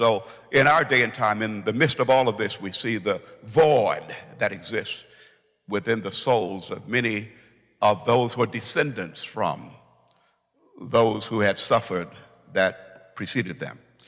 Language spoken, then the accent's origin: English; Illinois, United States; I read a book just the other day concerning my hometown, or the area that I grew up in, close to East St. Louis